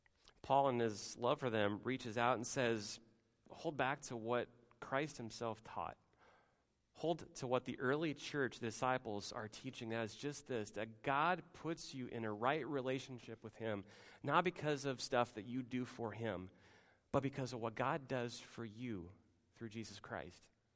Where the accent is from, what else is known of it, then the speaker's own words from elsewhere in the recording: Florida, United States; We just moved here. And then the question that followed was this, well, where are you from? Well, Florida originally.